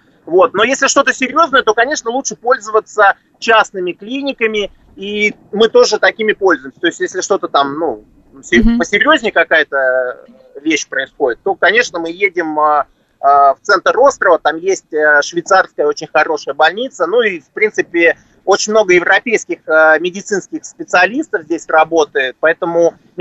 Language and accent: Russian; Moscow, Russia; now in Mauritius; я сам из Москвы, и мы когда уезжали из Москвы, сюда переехали жить